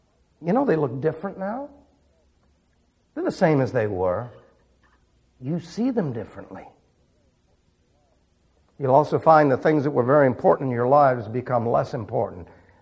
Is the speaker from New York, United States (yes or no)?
yes; New York City, New York, United States; Remember, I was raised in New York City, so I haven't seen many.